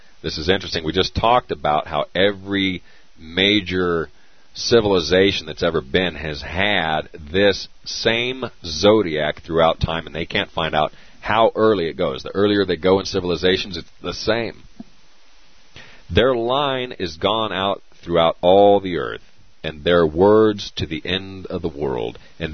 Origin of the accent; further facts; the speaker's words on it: Arizona, United States; the third largest is just outside of my hometown in Arizona.